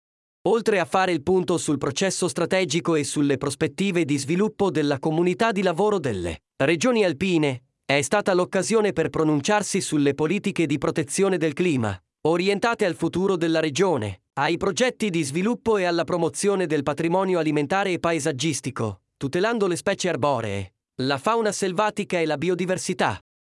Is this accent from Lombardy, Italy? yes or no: yes; Brescia, Lombardy, Italy; Da bresciano, non posso che pensare al territorio della Valle Camonica